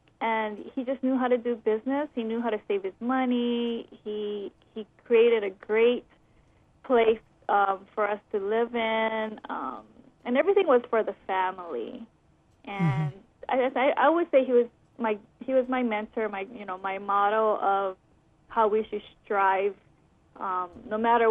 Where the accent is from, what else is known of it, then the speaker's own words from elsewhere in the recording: Hawaii, United States; I actually grew up in town, in Liliha area, Nu'uanu.